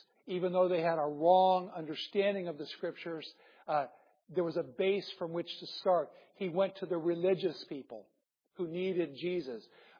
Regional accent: Norfolk, Nebraska, United States; born there; Well, I was born in Norfolk. Norfolk, Nebraska.

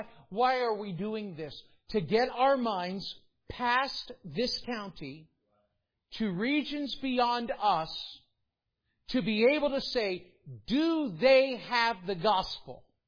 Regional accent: Florida, United States; I grew up in South Florida, so I can say this with absolute intention.

